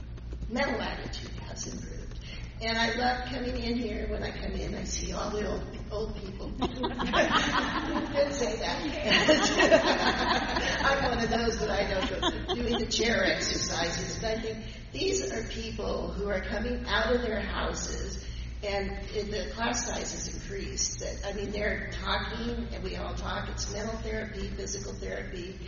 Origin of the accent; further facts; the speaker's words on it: Porterville, California, United States; I'm from Porterville, but I came here the first time to take Tai Chi in the therapy pool.